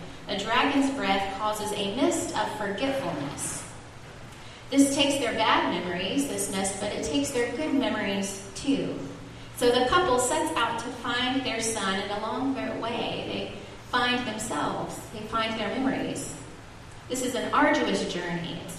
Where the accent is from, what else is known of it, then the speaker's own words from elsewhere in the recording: Mississippi, United States; I grew up in Mississippi, and I'm ashamed of stories like this.